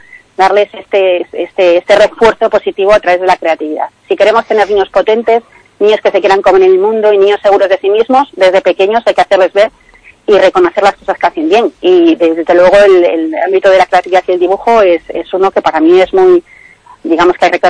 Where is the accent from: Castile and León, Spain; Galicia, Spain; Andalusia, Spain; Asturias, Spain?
Galicia, Spain; Vigo; born there; moved away as an adult; also born or lived in Madrid; yo hasta el año 2020... vivo en Madrid, es decir, yo efectivamente soy gallega, nací en Vigo, pero me fui a estudiar la carrera a Madrid y me pasé en Madrid 26 años, ¿no? Con motivo del COVID vuelvo a Galicia